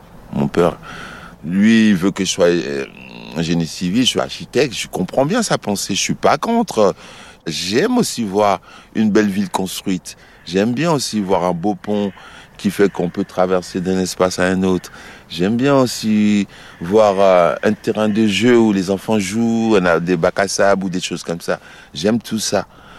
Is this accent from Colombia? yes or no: no; Aulnay-sous-Bois, Île-de-France, France; J'ai grandi à Aulnay-sous-Bois, dans le 93, voilà, avec mes frères et sœurs, ma famille, mes parents, ils étaient là.